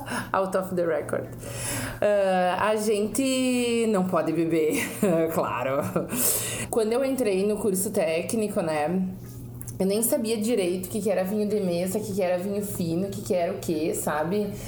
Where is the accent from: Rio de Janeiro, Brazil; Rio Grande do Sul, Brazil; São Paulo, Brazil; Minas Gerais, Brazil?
Rio Grande do Sul, Brazil; Faria Lemos; Eu que saí lá de Faria Lemos, recomendo a todos que visitem. Né? Menor, assim, aqui no interior de Bento Gonçalves